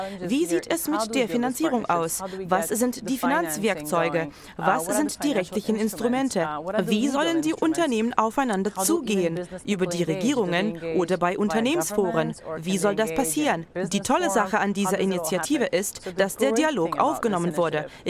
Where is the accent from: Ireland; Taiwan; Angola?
Angola; Von 1975 bis 2002 befand sich mein Heimatland im Kriegszustand.